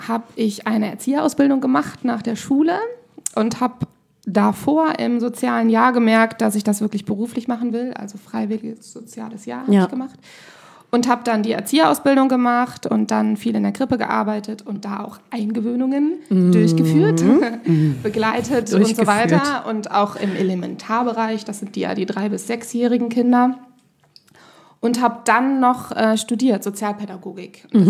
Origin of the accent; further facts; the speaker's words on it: Rhineland, Germany; now in Hamburg, Germany; ich bin Rheinländerin. Also wirklich mit dem Herzen auch und eigentlich noch irgendwie mit einem Fuß in der Heimat.